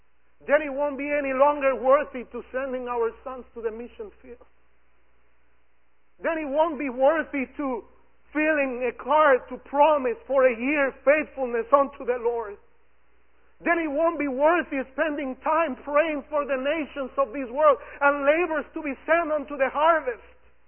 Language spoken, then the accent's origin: English; Mexico City, Mexico; I come from Mexico City, over 30 million of people.